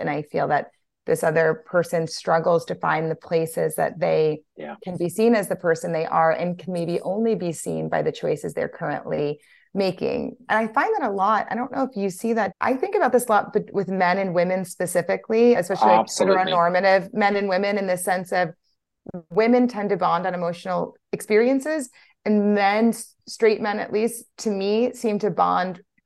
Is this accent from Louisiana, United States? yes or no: yes; Louisiana, United States; because I'm from Louisiana. I've seen it.